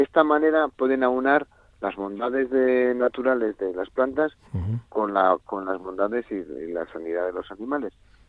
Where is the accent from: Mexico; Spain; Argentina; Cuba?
Spain; Burgos, Castile and León; now in Salamanca, Spain; Mira, yo aunque esté en Salamanca, yo soy de Burgos.